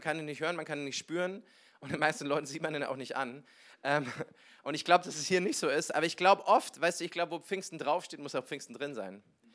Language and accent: German; Neumarkt, Bavaria, Germany; Wie gesagt, ich komme aus Neumarkt, war viele Jahre weg und bin jetzt wieder dankbar, da zu sein